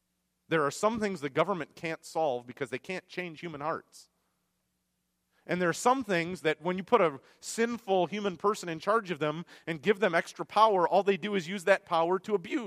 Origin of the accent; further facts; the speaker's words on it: United States; born there; I'm thankful I was born in the United States.